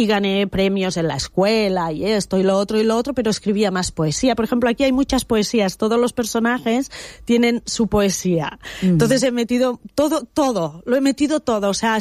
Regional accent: Olot, Catalonia, Spain; de Gerona a Olot, yo soy de Olot, un autobús.

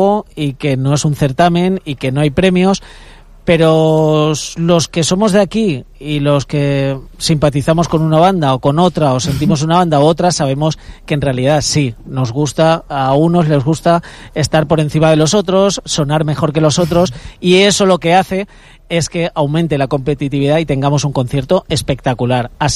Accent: Buñol, Valencian Community, Spain; encantadísimo de ser embajador de mi pueblo y además de la cultura, de algo que nos representa tan bien y tanto como la música de banda. Somos una de las grandes potencias en toda España, Buñol, lo podemos decir bien orgullosos

